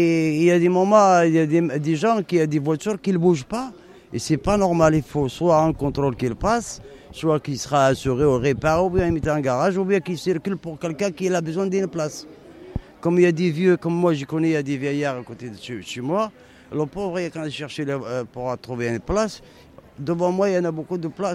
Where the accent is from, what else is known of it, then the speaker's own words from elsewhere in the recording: Saint-Quentin, Hauts-de-France, France; Je suis de l'Aisne, parce qu'avant que j'étais dans l'Aisne, à Saint-Quentin